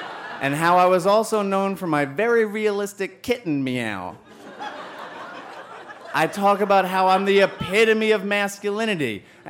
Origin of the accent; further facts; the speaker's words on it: Long Island, New York, United States; I grew up on Long Island, and I would go to the comedy club behind the McDonald's across the street from the airport.